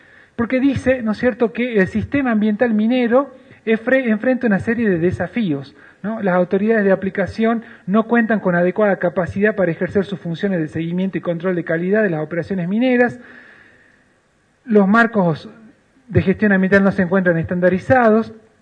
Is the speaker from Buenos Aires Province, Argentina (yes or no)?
no; Catamarca, Argentina; en la provincia de donde soy. Por tanto, como habitante de esa provincia